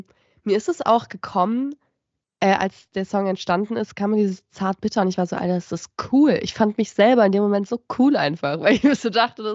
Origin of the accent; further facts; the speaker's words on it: Gernsbach, Baden-Württemberg, Germany; now in Munich, Germany; dass ich nach München gezogen bin aus einer kleinen, ich komme eigentlich aus Gernsbach, das ist eine ganz kleine Stadt neben Baden-Baden